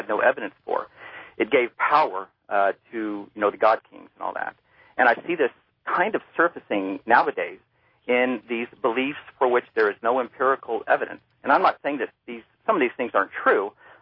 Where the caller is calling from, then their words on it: Kansas, United States; I'm from Kansas.